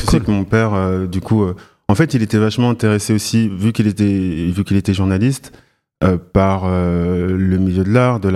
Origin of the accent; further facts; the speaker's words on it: Tremblay-en-France, Île-de-France, France; Et ensuite, j'ai grandi principalement à Tremblay en France en 93.